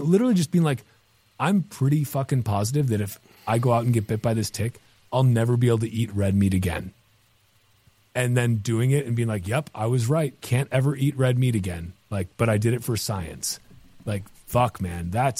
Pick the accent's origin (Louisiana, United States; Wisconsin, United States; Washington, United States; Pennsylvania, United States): Wisconsin, United States; Cause I'm from Bumblefuck Nora, Wisconsin. And like, you just get it there.